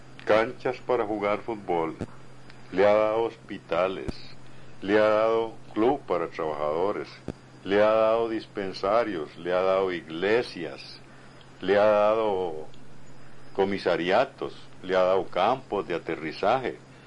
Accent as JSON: {"language": "Spanish", "country": "Costa Rica", "said": "a lo cual yo, en mi manera de sentir como costarricense"}